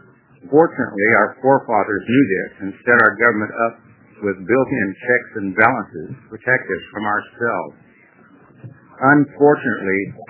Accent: The Dalles, Oregon, United States; I'm from Wasco County, the Dallas, city of the Dallas. I live in the Scenic Gorge area.

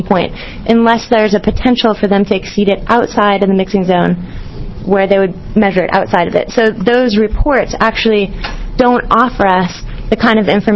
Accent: Oregon, United States; I live in Wasco County. And I was born and raised in Oregon. I love it here. It's my home.

